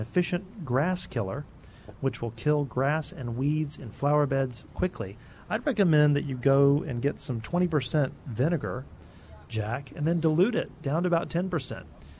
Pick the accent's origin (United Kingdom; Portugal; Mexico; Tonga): Mexico; the bakeries I used to visit as a child growing up in Mexico